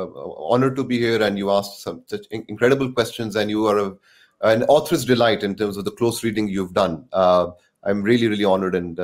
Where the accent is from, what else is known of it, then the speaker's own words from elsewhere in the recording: Quetta, Balochistan, Pakistan; coming from an upper middle class family, not even from the big cities, I'm from Quetta in southwest Pakistan, bordering Afghanistan and Iran. And so I'm not from some kind of a westernized English speaking sort of background